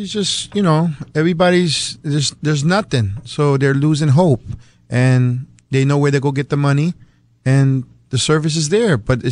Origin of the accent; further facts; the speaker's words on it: Bridgeport, Connecticut, United States; You know, I was born and raised in Bridgeport, 48 years old.